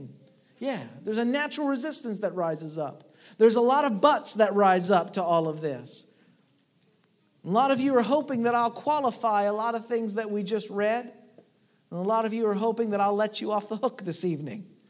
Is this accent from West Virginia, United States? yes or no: yes; West Virginia, United States; Now, I grew up in Appalachia. I was born and raised not in Virginia, but in West Virginia.